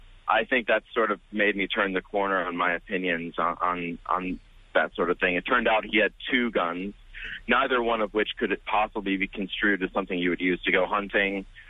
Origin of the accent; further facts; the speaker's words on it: Tennessee, United States; now in New York, United States; I grew up in Tennessee, and I've always been sort of a libertarian about drugs, guns, all of those sort of things.